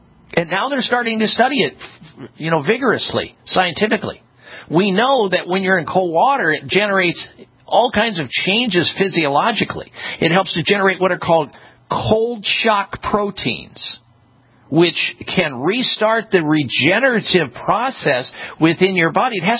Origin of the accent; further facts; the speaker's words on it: Midwest, United States; I grew up in the Midwest. I hate cold weather.